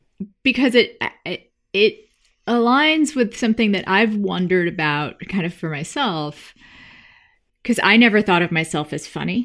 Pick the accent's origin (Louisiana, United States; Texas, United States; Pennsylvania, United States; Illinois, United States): Texas, United States; I grew up in Texas.